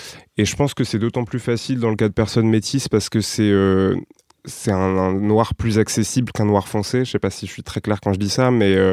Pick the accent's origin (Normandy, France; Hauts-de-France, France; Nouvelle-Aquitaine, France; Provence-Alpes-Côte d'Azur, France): Hauts-de-France, France; Alors, je suis ch'ti et béninois.